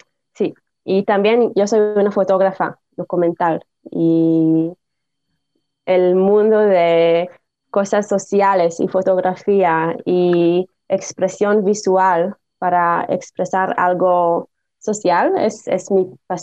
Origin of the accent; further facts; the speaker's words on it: Tel Aviv, Tel Aviv District, Israel; Spanish is a second language; also born or lived in Jerusalem; No, nací en Jerusalén. Pero, sí, pero toda mi vida estoy en Tel Aviv. Mi casa, mi familia están en Tel Aviv. Que Tel Aviv es mi ciudad.